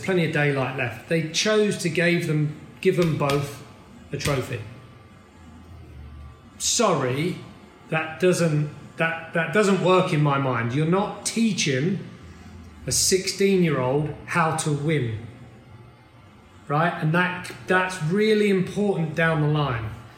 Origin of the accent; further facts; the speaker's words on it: Stevenage, East of England, United Kingdom; So I grew up in Stevenage in a terraced house, one of a block of, I don't know, 16 houses in a row, wedged together, small three bedroom house.